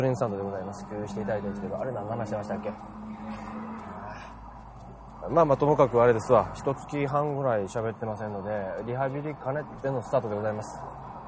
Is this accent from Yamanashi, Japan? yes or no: no; Kyoto, Japan; 家内も京都の出身、私も京都の出身